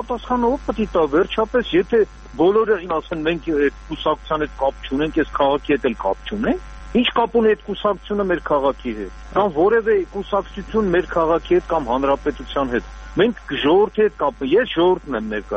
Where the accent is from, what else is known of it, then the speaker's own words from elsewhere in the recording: Yerevan, Armenia; Ես ազատ երևանցի եմ